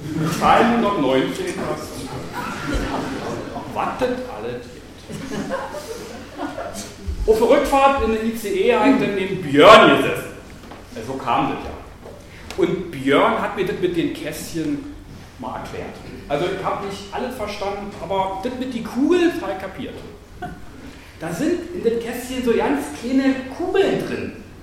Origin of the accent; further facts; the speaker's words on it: Berlin, Germany; born there; Ich bin ja gebürtiger Berliner. Und immer, wenn ich zurückkomme von Berlin, dann sagt meine Frau, ich würde Berlinern.